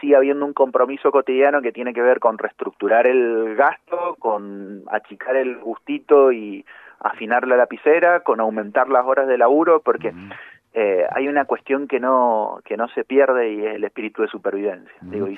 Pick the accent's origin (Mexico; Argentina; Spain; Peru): Argentina; Mendoza; lo que somos los mendocinos del Oasis Norte.